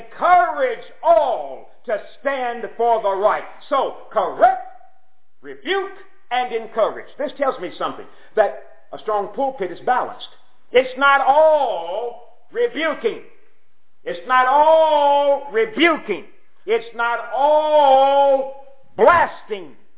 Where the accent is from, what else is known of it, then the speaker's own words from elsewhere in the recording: Pulaski, Tennessee, United States; I was taught back home, my hometown is Pulaski, Tennessee, and I was taught that I was genetically engineered to eat it.